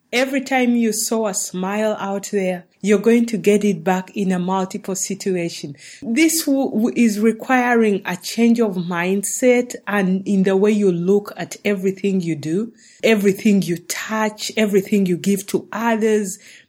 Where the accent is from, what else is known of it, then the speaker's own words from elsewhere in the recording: Uganda; now in Los Angeles, United States; I was born in Uganda, as you already know. So I live in Los Angeles. So coming from Uganda, very small country, to Los Angeles, the USA, it's like, oh my God, this is huge.